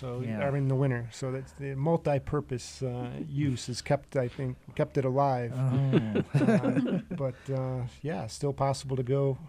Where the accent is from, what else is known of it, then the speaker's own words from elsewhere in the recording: Massachusetts, United States; I grew up in Western Massachusetts.